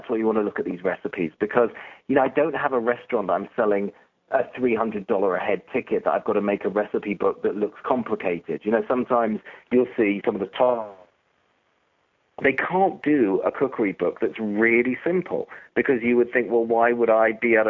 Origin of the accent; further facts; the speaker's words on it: London, United Kingdom; moved away as an adult; now in United States; Grew up in London, just a little bit north in London, and, you know, suburb, and loved it. Great experience, and I have enjoyed living in America a lot. I came here 6 years ago. When I got married, I moved to central London, so moved right into the city